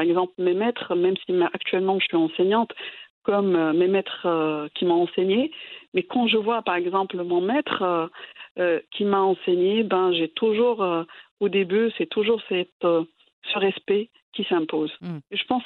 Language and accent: French; Rabat, Rabat-Salé-Kénitra, Morocco; born there; also born or lived in Al Hoceima; now in Tangier, Morocco; Mais je suis née à Rabat, j'ai passé une grande partie à Al-Hosima, qui est une très belle ville.